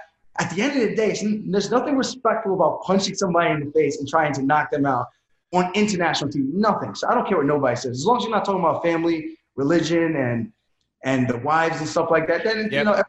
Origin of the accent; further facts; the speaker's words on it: New York, United States; You know, I'm from Long Island.